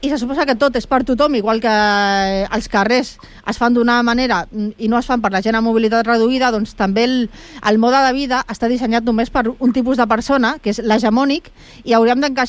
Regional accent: El Prat de Llobregat, Catalonia, Spain; per no parlar més de l'ampliació de l'aeroport, perquè sóc del Prat i ja estic molt saturada

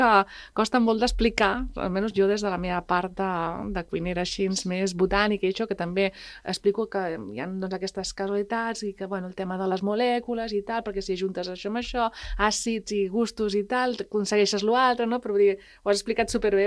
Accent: Palau-sator, Catalonia, Spain; Jo a vegades deia, ah, no, sóc de la Bisbal, saps? De l'Empordà, no sé què, tal, no, sóc de Palau-sator, i ara ho dic ben alt, no? I sóc de pagès.

